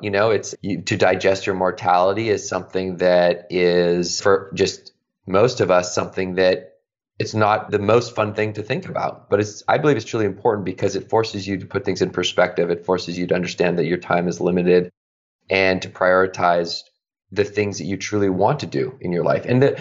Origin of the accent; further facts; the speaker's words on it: Victoria, British Columbia, Canada; I grew up in Canada, in Victoria, BC.